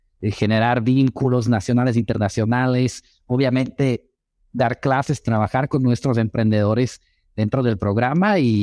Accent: Slovakia; now in Mexico; yo llevo 7 años aquí en México. Yo originalmente vengo de Eslovaquia.

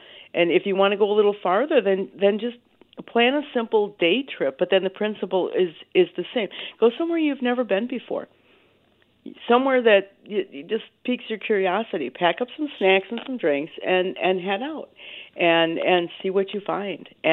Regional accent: Milwaukee, Wisconsin, United States; For example, I grew up in Milwaukee and never went to a brewery tour, and Milwaukee's full of breweries.

